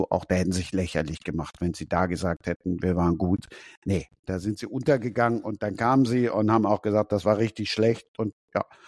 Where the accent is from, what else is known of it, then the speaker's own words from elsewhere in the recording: Düsseldorf, North Rhine-Westphalia, Germany; ich bin Rheinländer. Ich freue mich tatsächlich, wenn die rheinischen Mannschaften gewinnen. Als Düsseldorfer freue ich mich natürlich, wenn die Fortuna wieder in der ersten Liga ist.